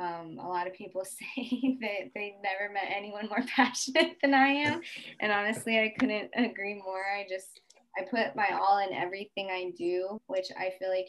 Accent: Denver, Colorado, United States; moved away; And I am originally from Ute, Cheyenne, Arapaho, Sioux territories, which is so-called Denver, Colorado. Grew up there, born and raised

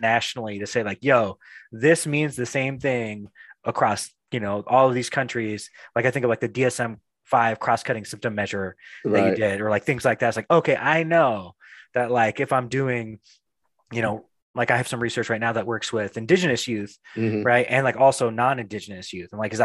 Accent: Phoenix, Arizona, United States; Like I know, like when I grew up in Phoenix, Arizona

